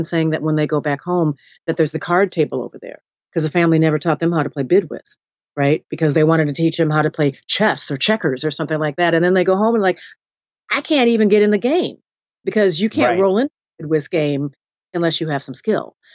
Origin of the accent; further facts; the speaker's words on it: Minnesota, United States; also born or lived in Birmingham, Alabama; I was raised in Minnesota, that much of my summers in Birmingham, Alabama, where my father was from.